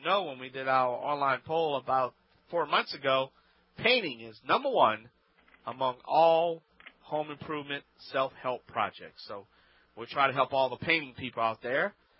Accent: Louisiana, United States

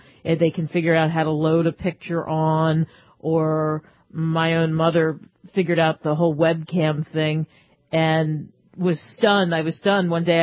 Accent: Northeast, United States; it's because I grew up in the Northeast and I spent time commuting.

